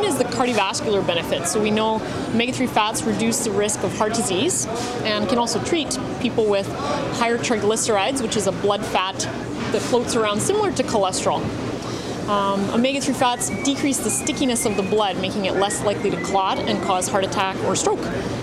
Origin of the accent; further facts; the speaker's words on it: Calgary, Alberta, Canada; us landlocked regions, I'm from Calgary